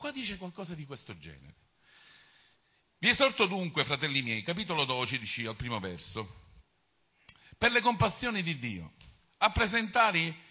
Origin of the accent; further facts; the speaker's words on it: Palermo, Sicily, Italy; no, da buon palermitano, come si dice?